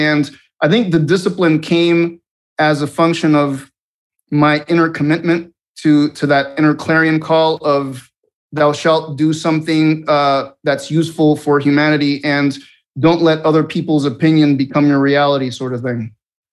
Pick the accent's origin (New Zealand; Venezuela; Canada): Venezuela; English is a second language; now in United States; I mean, I grew up in Venezuela, and I went to military school for high school